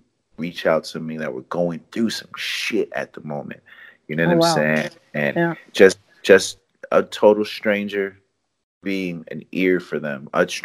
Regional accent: Rochester, New York, United States; I'm not from New York City. I'm from upstate, which is about four hours away. Rochester's about 4.5 hours away from New York.

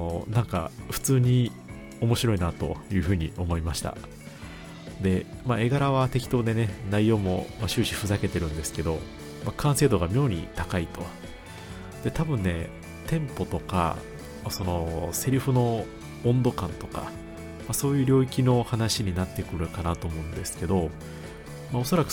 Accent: Kansai, Japan; 実は僕関西生まれの関西育ちなんで

